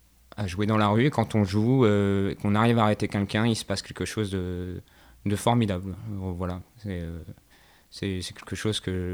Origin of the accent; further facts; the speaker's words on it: Digny, Centre-Val de Loire, France; also born or lived in Châteaudun; Moi, je suis né à Châteaudun, mais j'ai grandi toute ma vie à Digny, au pays d'entrée du Perche. Donc voilà. Donc le Perche, c'est mon territoire.